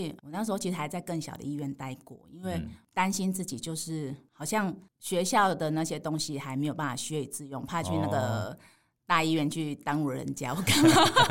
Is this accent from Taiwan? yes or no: yes; Changhua County, Taiwan; also born or lived in Pingtung; 其实我不是高雄人，我小时候在彰化成长，那我是屏东人。那我小时候就是在专科之前都在中部，在彰化念国中小学，然后到台中的中台一专去念检验科